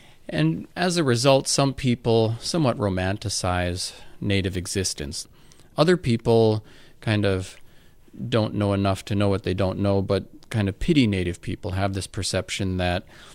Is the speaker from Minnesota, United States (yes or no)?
yes; Leech Lake, Minnesota, United States; Ojibwe, as do many people at Leech Lake, where I'm from.